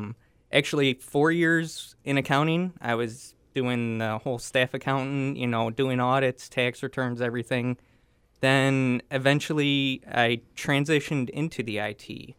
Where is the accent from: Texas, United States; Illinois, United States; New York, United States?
Illinois, United States; Joliet; I was born and raised in Joliet.